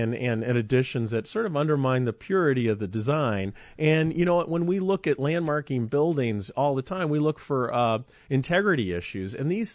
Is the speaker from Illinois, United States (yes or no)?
yes; Chicago, Illinois, United States; I remember the concerns about the Hancock Building as a kid growing up in Chicago in the shadow of it.